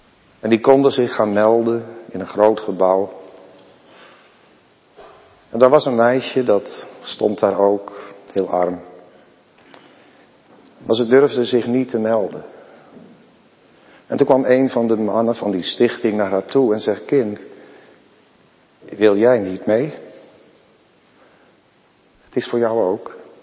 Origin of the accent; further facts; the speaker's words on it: Driebergen, Utrecht, Netherlands; Die was predikant in Driebergen, waar ik opgegroeid ben.